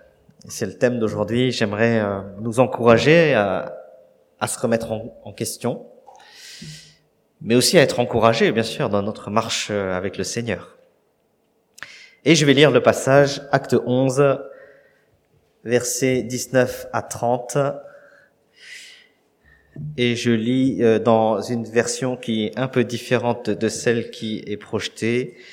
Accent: Créteil, Île-de-France, France; born there; now in Corbeil-Essonnes, France; moi je suis né à Créteil et j'ai fait mes classes prépa à Saint-Maur au lycée d'Arsonval. Et maintenant j'habite Corbeil-Essonne, donc ça reste l'Île-de-France, le Grand Paris aussi.

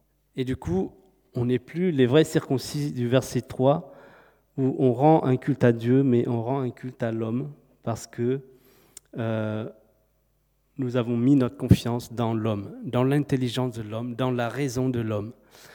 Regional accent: China; French is a second language; La question que je vous pose en tant que Chinois.

